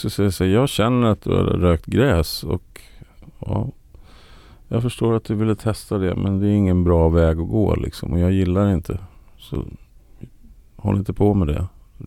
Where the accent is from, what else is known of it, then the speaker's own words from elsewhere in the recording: Sweden; jag är ju svensk.